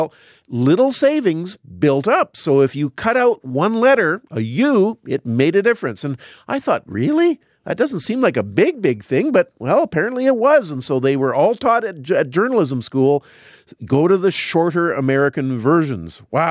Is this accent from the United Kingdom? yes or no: no; Canada; Personally, as a Canadian, I would spell it with a Z.